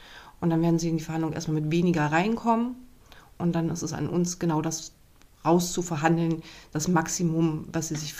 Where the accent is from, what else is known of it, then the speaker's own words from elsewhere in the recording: Thuringia, Germany; Wir sind als Thüringerin nach Leipzig gefahren